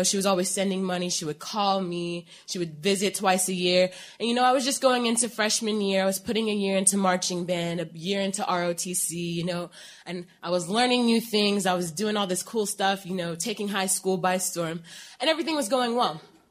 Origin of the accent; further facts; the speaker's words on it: Columbus, Ohio, United States; because I'm not from here, I'm from Ohio.